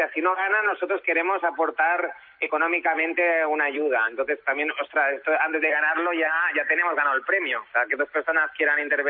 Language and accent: Spanish; Barcelona, Catalonia, Spain; yo soy de Barcelona